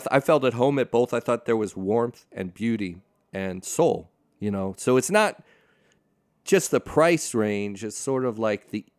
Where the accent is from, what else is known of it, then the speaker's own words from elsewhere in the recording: Pasadena, California, United States; So I grew up in Pasadena, like I said, which was where Julia Child herself grew up.